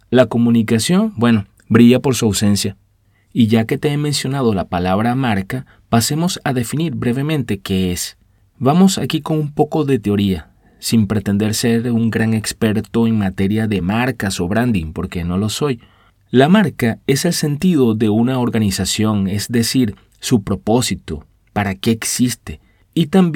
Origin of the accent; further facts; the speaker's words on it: Venezuela; recordé la frase que decía un pintoresco personaje de una telenovela muy vista en mi país en los años 90.